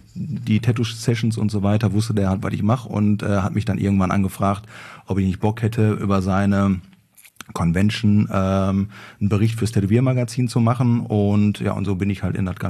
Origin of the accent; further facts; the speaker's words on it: Herne, North Rhine-Westphalia, Germany; born there; also born or lived in Bochum / Duisburg / Bielefeld / Mülheim; Gebürtig nicht. Gebürtig bin ich aus Herne.